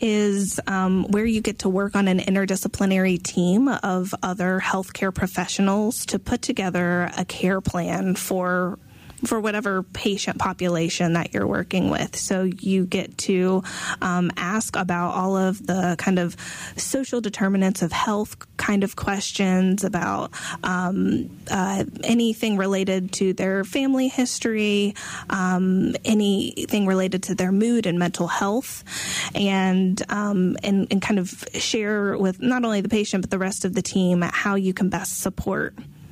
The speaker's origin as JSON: {"language": "English", "region": "North Carolina", "country": "United States", "tie": "born or raised there", "said": "I grew up born and raised in North Carolina, the only family member in my family, immediate family, born and raised in North Carolina."}